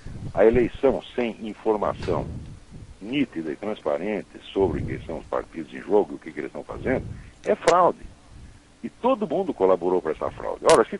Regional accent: Brazil; now in United States; o Brasil foi onde eu nasci e onde eu me desenvolvi e é o país que eu conheço mais. Agora que eu estou aqui nos Estados Unidos

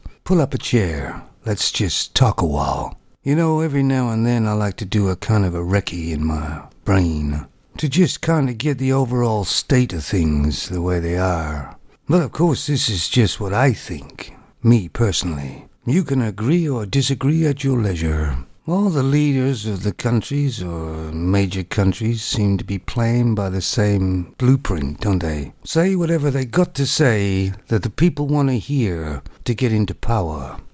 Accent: Canada; now in United Kingdom; I may be in the UK, but I am Canadian. And I put a Canadian flag on my car.

